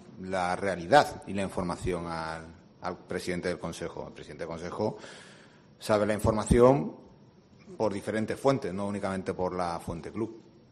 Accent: Málaga, Andalusia, Spain; Yo soy malagueño

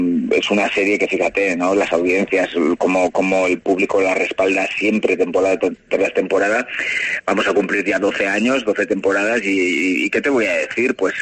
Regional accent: Calahorra, La Rioja, Spain; now in Madrid, Spain; Yo desde pequeño he tenido una familia en La Rioja, en Calahorra, de donde soy.

